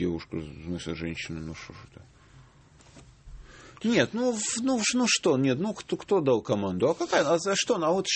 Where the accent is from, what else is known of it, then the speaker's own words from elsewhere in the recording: Moscow, Russia; Я москвич.